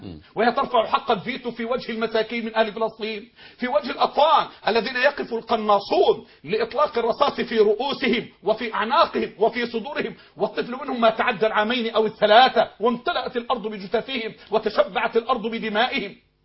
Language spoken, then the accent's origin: Arabic; Egypt; مش عنصرية عشان أنا مصري، لا لا لا، أنا أؤمن بالدين فقط وليس بالدولة أو بغيرها على الإطلاق